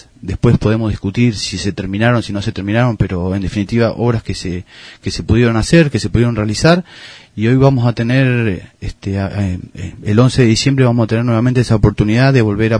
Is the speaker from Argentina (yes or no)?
yes; Gobernador Gregores, Santa Cruz, Argentina; somos gente de Gregores, que ama al pueblo